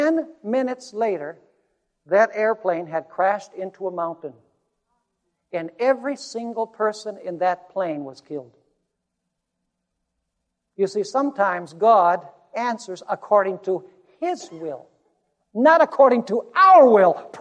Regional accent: Venezuela; also born or lived in Colombia; now in United States; I grew up in Venezuela, studied all my primary education there in Spanish, and then came back to the U.S., then went back and lived in Colombia for several years as a worker, and then I came back to the United States.

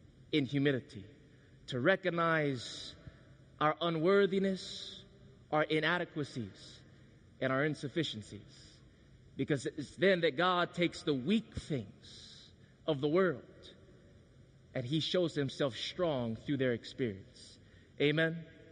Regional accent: Hawaii, United States; Growing up in Hawaii, I had a disadvantage. I had an advantage because I was close to the beach. But the disadvantage is that in Hawaii, we speak a different language there.

